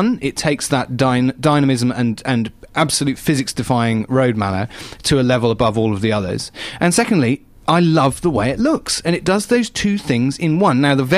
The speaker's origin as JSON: {"language": "English", "region": "England", "country": "United Kingdom", "said": "It's not got an E at the end or a pronounceable E at the end because I'm English."}